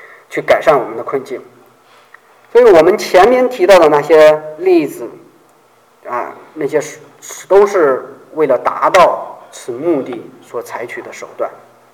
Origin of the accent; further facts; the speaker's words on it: China; now in United States; 那我们过去在小时候在中国的时候受教育啊